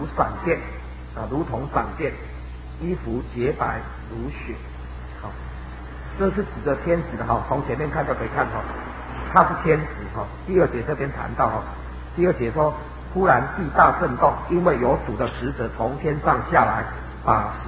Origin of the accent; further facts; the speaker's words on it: Taiwan; 尤其我们台湾人更是可以接受